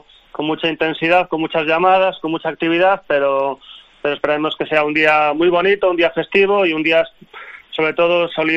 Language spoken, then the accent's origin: Spanish; Lugo, Galicia, Spain; Yo soy de Lugo